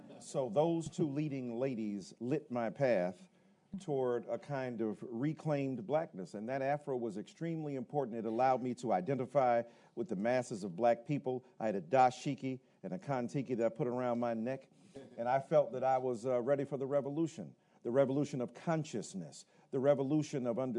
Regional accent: Newark, New Jersey, United States; And for like young inner city folks, I'm from Newark, New Jersey

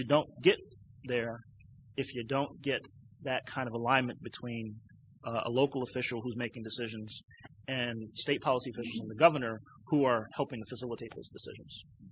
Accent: Cleveland, Ohio, United States; I'm from Cleveland, so I kind of bring the Cleveland perspective to state government policy.

